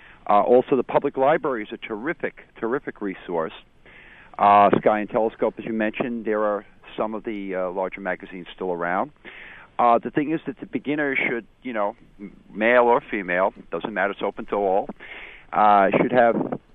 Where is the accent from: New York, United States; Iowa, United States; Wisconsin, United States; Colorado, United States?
New York, United States; New York City; I've been in amateur astronomy about 32 years, and as a New Yorker.